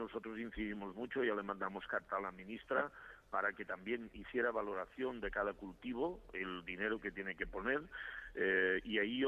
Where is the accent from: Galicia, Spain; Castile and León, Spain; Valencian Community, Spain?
Valencian Community, Spain; Yo soy de Castellón, él también, él es de Almazora, yo soy de la zona norte del Maestrazgo.